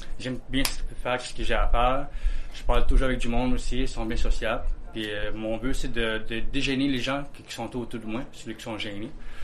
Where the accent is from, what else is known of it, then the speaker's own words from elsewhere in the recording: Lac Simon, Quebec, Canada; Je viens du Lac Simon.